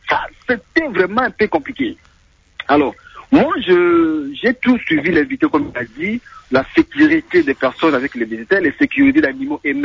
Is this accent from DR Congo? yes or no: yes; Mbandaka, Équateur, DR Congo; chez nous, en Mbandaka, comme vous le savez très bien, nous avons un parc, mais c'est abandonné, délaissé par le gouvernement congolais.